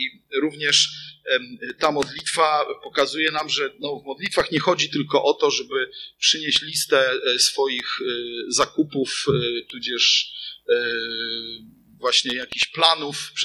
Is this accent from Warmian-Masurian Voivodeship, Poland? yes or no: yes; Ełk, Warmian-Masurian Voivodeship, Poland; ja jestem z Ełku i pamiętam, że jak było o stopień więcej niż na podwórku w kaplicy, to już było dobrze